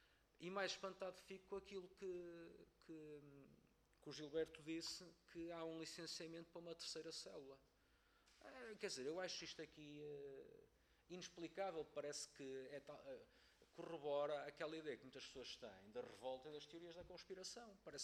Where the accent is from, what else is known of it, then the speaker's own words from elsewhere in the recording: Valongo, Norte, Portugal; eu vivo, sou de Valongo, vivo em Valongo